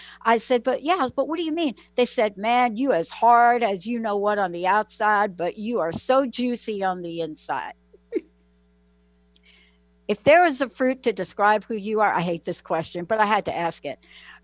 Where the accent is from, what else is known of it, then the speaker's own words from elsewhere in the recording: New York, United States; but I'm from New York, so I come across a little bit not.